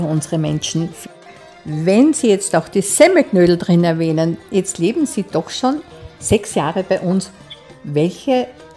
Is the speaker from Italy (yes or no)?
no; Austria; Wie sind wir Österreicher aus Ihrer Sicht?